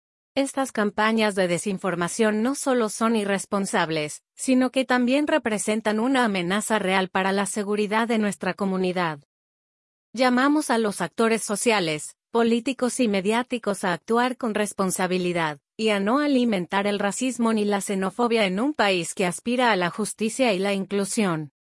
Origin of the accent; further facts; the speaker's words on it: Dominican Republic; Somos dominicanos de ascendencia haitiana. No somos inmigrantes.